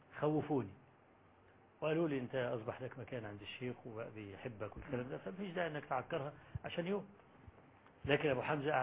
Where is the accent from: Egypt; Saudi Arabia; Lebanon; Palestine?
Egypt; أنا جاي من مصر مخصوص وأنا طالب علم فقير،